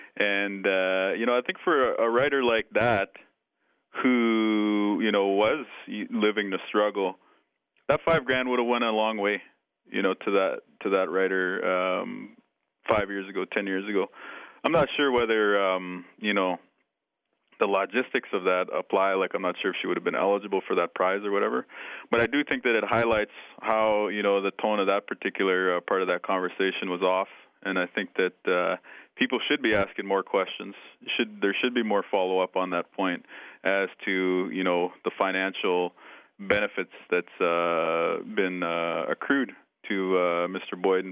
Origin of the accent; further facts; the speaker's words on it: Winnipeg, Manitoba, Canada; I'm from Winnipeg, and for your listeners who don't know, Winnipeg is a city of about close to 800,000 people with a huge indigenous population, about maybe 10 to 15% is, you know, indigenous